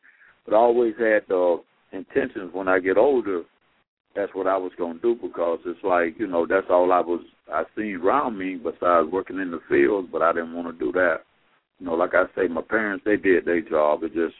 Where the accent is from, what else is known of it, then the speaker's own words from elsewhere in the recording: Miami, Florida, United States; I grew up in Miami or Dade County, down south, Florida City, Homestead. A rough neighborhood